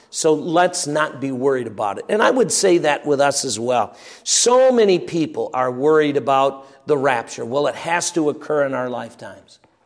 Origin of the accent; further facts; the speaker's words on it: Royal Oak, Michigan, United States; He was from my neck of the woods growing up in Royal Oak, Michigan.